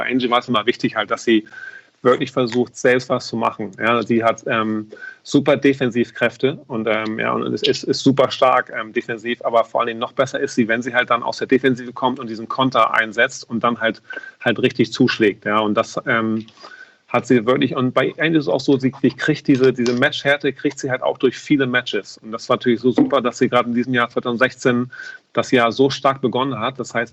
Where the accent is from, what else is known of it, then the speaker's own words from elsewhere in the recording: Hamburg, Germany; ich komme aus Hamburg